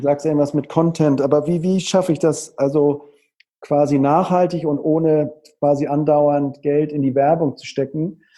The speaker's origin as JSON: {"language": "German", "town": "Cologne", "region": "North Rhine-Westphalia", "country": "Germany", "said": "ich komme jetzt aus Köln"}